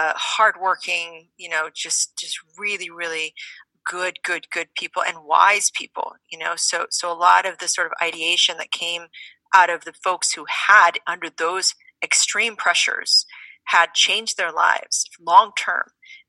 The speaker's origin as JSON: {"language": "English", "region": "Oklahoma", "country": "United States", "tie": "born or raised there", "said": "I grew up in Oklahoma and my backstory is that I was a fast food junkie for most of my young adult life."}